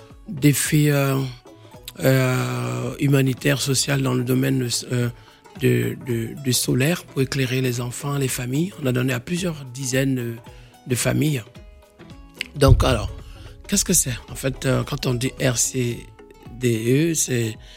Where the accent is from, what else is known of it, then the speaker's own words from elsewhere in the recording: Guinea-Bissau; comme l'exemple d'où je viens, de Guinée-Bissau, on est parti à 19 personnes.